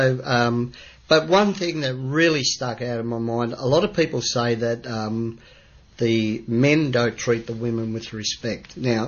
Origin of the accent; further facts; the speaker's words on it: Australia; but we do, we are Australian soldiers.